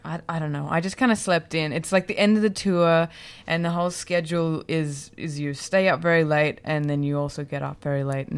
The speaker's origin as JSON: {"language": "English", "town": "Adelaide", "region": "South Australia", "country": "Australia", "tie": "born there", "said": "I was born in Adelaide."}